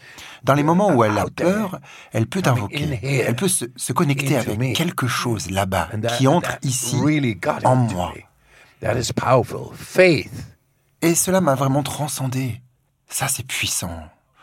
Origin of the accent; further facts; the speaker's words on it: Netherlands; French is a second language; Je viens des Pays-Bas et il fait plus froid, même qu'à Paris.